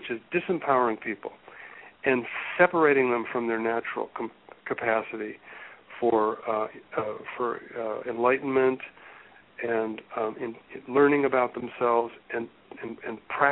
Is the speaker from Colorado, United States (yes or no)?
no; Cincinnati, Ohio, United States; born there; I want to just announce to everybody out there, I was born in Cincinnati.